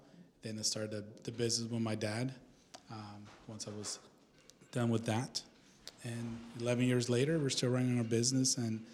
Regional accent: Sonoma, California, United States; now in Napa, United States; No, I grew up in Sonoma

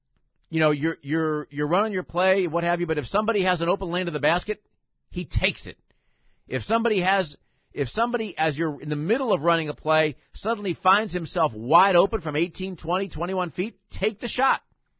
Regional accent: Midwest, United States; You always hear me whining about weather here because I'm a Midwesterner, so I like snow.

